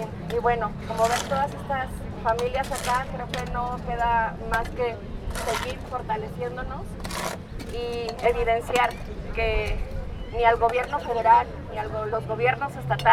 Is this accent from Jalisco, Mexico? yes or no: no; Chihuahua, Mexico; vengo del estado de Chihuahua